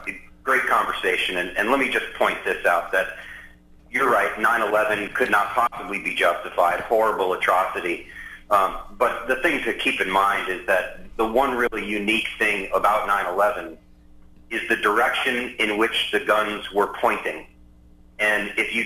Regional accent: United States; and listen, I'm an American.

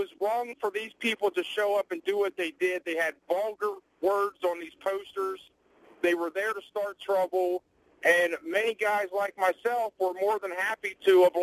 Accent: Virginia, United States; I'm from Virginia. We went up to Boston.

